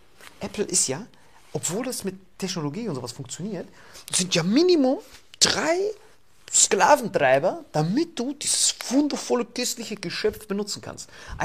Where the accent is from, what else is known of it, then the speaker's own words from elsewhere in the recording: Bad Kreuznach, Rhineland-Palatinate, Germany; bei uns in Bad Kreuznach ist immer so, Michelin ist so das, der heilige Arbeitgeber.